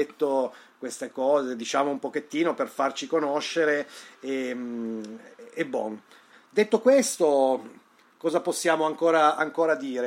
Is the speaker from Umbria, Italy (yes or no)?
no; Ferrara, Emilia-Romagna, Italy; moved away as an adult; also born or lived in Turin; now in Germany; Io sono da 10 anni che sono qui in Germania, sono venuto perché io vengo dal nord Italia, sono di Ferrara, ma ho vissuto 35, forse 36 anni a Torino, quindi mi sento un po' più torinese